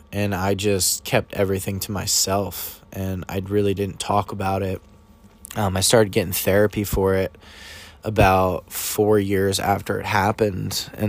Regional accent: New Jersey, United States; And she was asking me about my hometown. And I was talking about New Jersey, and I was just like, basically, like, yeah, everyone's, like, miserable there.

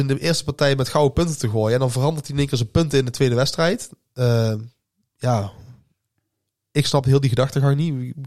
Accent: Sweden; Dutch is a second language; Ik kom uit Zweden.

